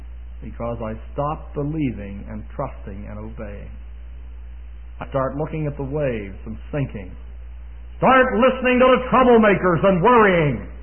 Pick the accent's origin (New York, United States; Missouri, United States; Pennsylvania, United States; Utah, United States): Pennsylvania, United States; I was raised near Pittsburgh, and I was faithful to those wretched Steelers for years and years and years.